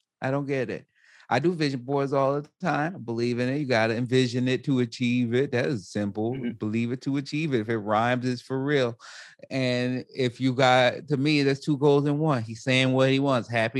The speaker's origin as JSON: {"language": "English", "country": "United States", "said": "She's Canadian. I'm American."}